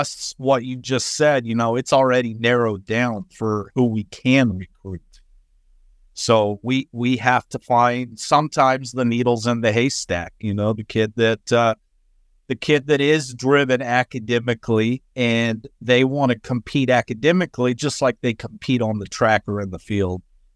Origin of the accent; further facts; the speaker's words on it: Visalia, California, United States; And that's where I'm originally from Visalia, California, Redwood High School.